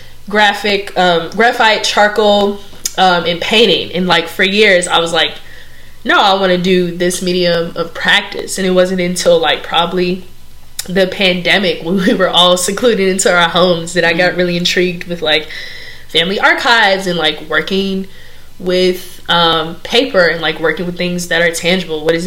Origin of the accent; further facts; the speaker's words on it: Chicago, Illinois, United States; And I collect a lot of ebony and jets as a Chicagoan